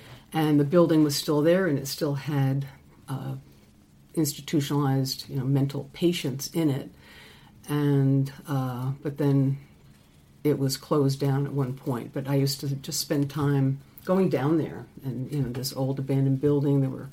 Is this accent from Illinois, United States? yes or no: no; Troy, New York, United States; I grew up in Troy, New York, lived there. You know, we didn't move or anything, lived in Troy.